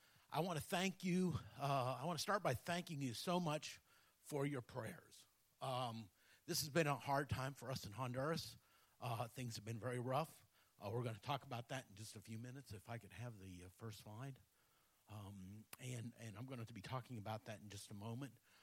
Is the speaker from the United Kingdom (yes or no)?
no; Philippines; also born or lived in Malaysia; I grew up in the Philippines, Malaysia. My parents were missionaries there. I've spent almost 30 years of my life overseas.